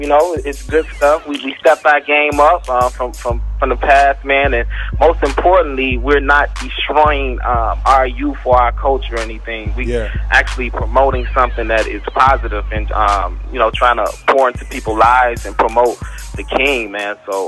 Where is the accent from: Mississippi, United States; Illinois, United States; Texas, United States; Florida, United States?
Illinois, United States; Chicago; But my testimony is I grew up in Chicago. I was raised by my mother.